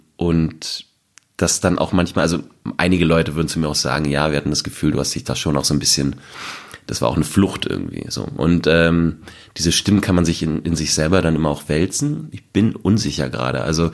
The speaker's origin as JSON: {"language": "German", "region": "Berlin", "country": "Germany", "said": "Ich komme eben aus Berlin"}